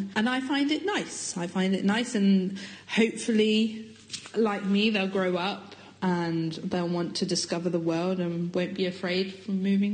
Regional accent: United Kingdom; accent: British; also born or lived in United States; now in Germany; obviously I'm British and I have my British accent when I speak English.

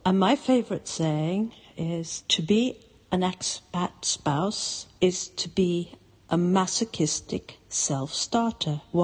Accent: Hong Kong; also born or lived in South Africa / Netherlands / England; I was born in Hong Kong and grew up mainly in Hong Kong, but also had periods in South Africa and Holland and briefly in England, which, although is my passport country, Britain, that is, doesn't feel like home

